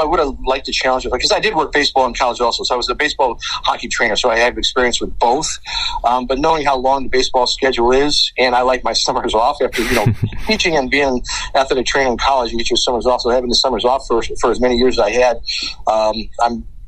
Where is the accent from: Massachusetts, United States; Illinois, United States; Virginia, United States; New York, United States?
Illinois, United States; Chicago; We're from Chicago, born and raised, and my mother and father were big Blackhawk fans growing up.